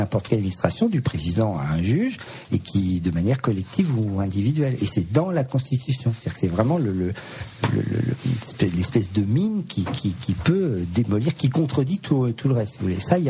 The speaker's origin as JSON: {"language": "French", "country": "France", "said": "C'est très intéressant de dire ça en tant que Français."}